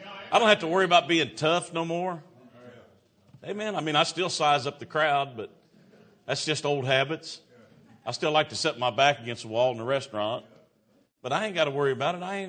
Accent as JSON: {"language": "English", "country": "United States", "said": "Thank God I'm an American."}